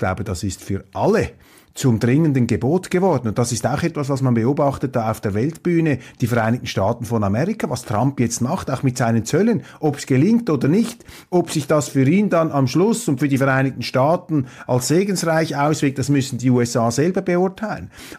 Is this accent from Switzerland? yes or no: yes; Switzerland; bin ja selber 25% Deutscher und als Schweizer, Entschuldigung, interessieren wir uns für das, was jenseits unserer Landesgrenzen besteht.